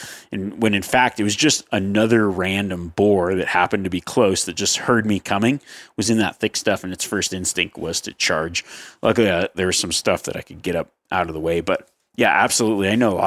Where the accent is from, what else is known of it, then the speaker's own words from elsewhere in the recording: Northeast, United States; now in Florida, United States; I grew up in the Northeast and after college moved to Florida.